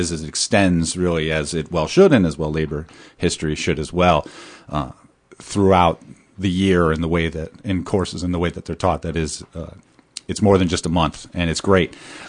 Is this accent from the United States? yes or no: yes; New York, United States; especially those who were on the Buffalo Bills at the time, I'm from Western New York